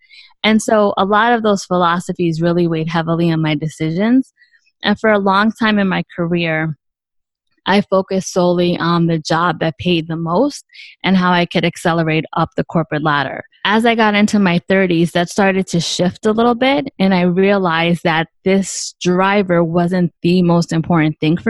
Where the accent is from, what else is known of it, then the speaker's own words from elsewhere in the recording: Bronx, New York, United States; I grew up in the Bronx. I'm first generation Latina.